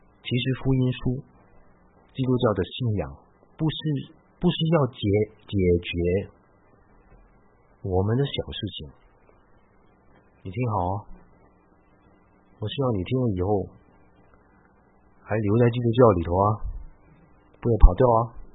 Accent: Hong Kong; 不单是好像我们香港人拜的

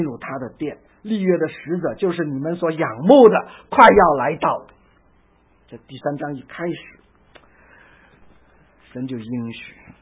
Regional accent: China; 我们中国人又有一句话哈，真的很经典：上梁不正，下梁歪。

